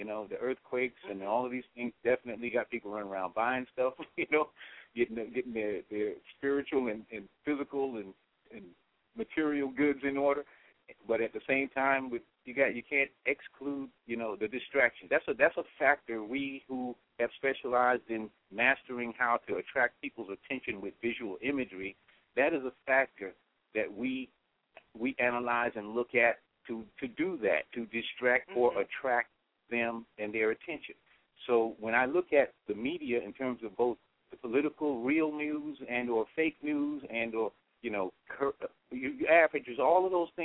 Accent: Bronx, New York, United States; God is blessed me. I grew up in the South Bronx, so, you know, go figure.

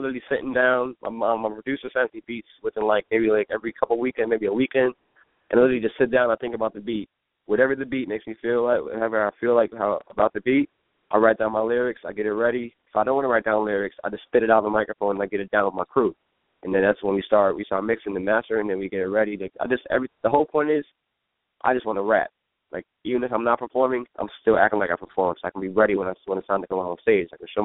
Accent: Silver Spring, Maryland, United States; also born or lived in Washington, D.C.; So, my original background nationality is I'm Palestinian from the Middle East, and I'm 25% Italian. But like I said, I was born in Northeast D.C., raised in Silver Spring.

